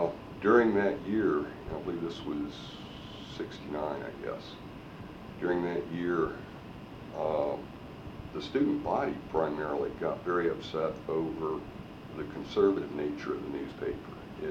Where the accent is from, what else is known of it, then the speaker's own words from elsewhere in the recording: Florida, United States; born there; Well, I was born in Florida in Pinellas County. Probably three or four people that year. There weren't too many people in the middle of Florida.